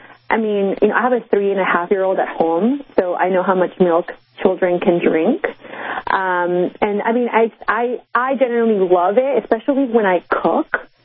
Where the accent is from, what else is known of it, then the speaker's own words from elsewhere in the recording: Oaxaca, Mexico; I was born and raised in Oaxaca. I grew up, you know, eating homemade meals every single day.